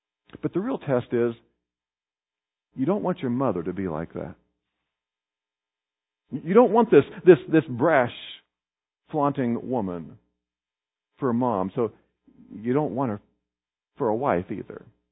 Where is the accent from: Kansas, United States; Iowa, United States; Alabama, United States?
Kansas, United States; kind of like where I grew up in Kansas, virtually everyone was a farmer.